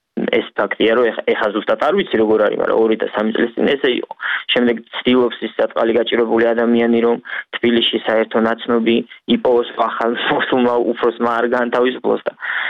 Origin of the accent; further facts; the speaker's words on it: Rustavi, Kvemo Kartli, Georgia; მე რუსთავაზე გავიზარდე, რუსთავაზე ვცხოვრობ